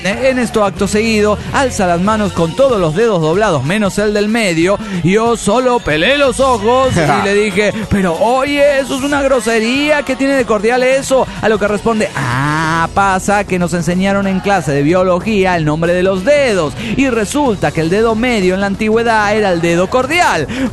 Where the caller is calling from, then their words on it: Ecatepec, State of Mexico, Mexico; Hola, ¿cómo están, amigos? … de Los Jardines de Morelos, Ecatepec, México.